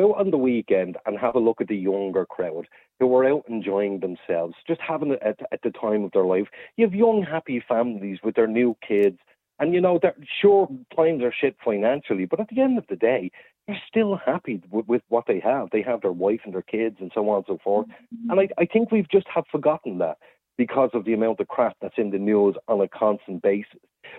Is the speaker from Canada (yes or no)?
no; Ireland; one thing that we're blessed at doing as Irish, that we can go from angry to laughing and being the best of friends with people afterwards.